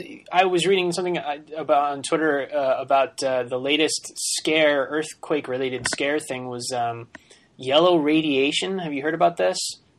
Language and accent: English; New York, United States; As a New Yorker, I understand that completely.